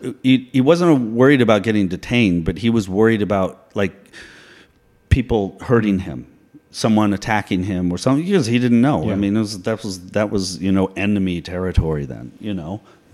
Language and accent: English; Boulder, Colorado, United States; And even growing up, even in 7th grade, I remember one of my teachers. I'm from Boulder, Colorado. So lots of hippies there, anti-war people.